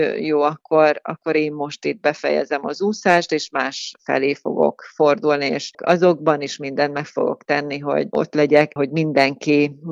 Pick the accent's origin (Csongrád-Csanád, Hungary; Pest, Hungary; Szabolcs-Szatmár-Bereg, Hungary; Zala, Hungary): Szabolcs-Szatmár-Bereg, Hungary; Nyíregyháza; én Nyíregyházán születtem, ott nőttem fel, ott éltem, ott tanultam, ott született az első gyermekem is.